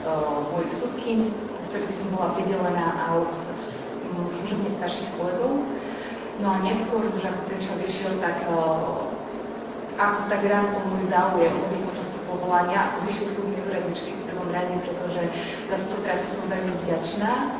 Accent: Prešov, Prešov Region, Slovakia; som Prešovčanka a v súčasnosti aj pôsobím na okresnom súde Prešov

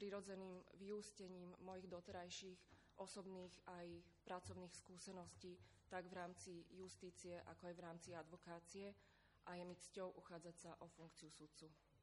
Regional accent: Bratislava, Bratislava Region, Slovakia; pochádzam z Bratislavy. Vysokoškolské štúdium som absolvovala na Právnickej fakulte Univerzity Komenského v Bratislave v roku 2008

